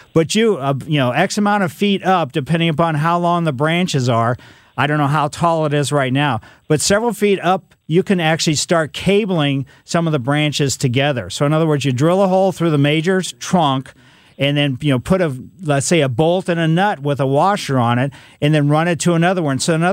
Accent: Ellisville, United States; growing up in Ellisville, our front yard, way back when

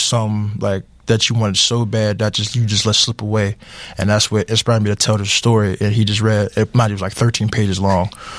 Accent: Atlanta, Georgia, United States; now in Pittsburgh, United States; I'm from Atlanta, Georgia.

